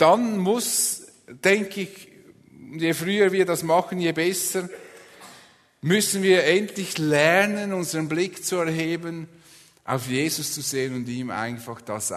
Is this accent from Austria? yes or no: no; Switzerland; wäre das für mich als Schweizer ein schwieriges Unterfangen